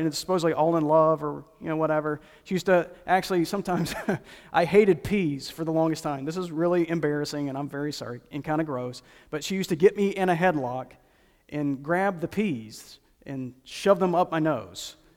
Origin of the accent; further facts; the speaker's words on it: Asheville, North Carolina, United States; I was raised in Asheville, North Carolina, and right across the road from our house was this ice service station.